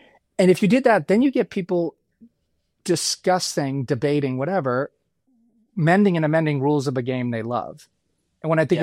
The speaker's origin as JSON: {"language": "English", "town": "Boston", "region": "Massachusetts", "country": "United States", "tie": "born or raised there", "said": "so I grew up in Boston, so I love the Red Sox."}